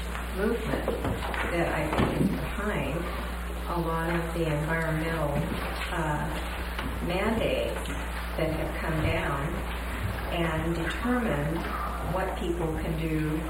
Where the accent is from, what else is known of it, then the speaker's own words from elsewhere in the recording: Tacoma, Washington, United States; and I'm from Tacoma also